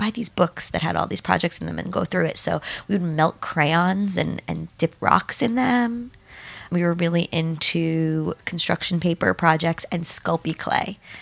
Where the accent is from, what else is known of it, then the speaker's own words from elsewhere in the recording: New York, United States; I grew up in Long Island.